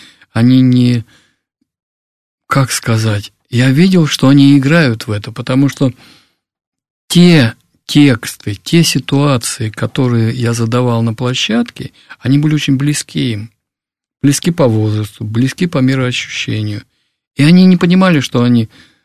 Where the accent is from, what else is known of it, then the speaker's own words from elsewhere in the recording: Far East, Russia; born there; Я родился на Дальнем Востоке, в военном городке.